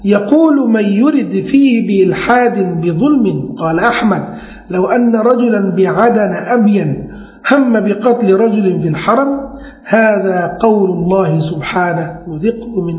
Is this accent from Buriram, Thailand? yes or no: no; Bangkok, Thailand; แต่เราเป็นคนกรุงเทพ